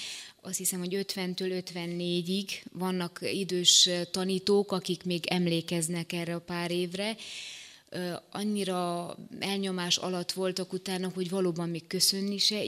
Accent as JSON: {"language": "Hungarian", "town": "Gioseni", "region": "Bacău County", "country": "Romania", "said": "Diószínből származom, ez Bákó mellett van."}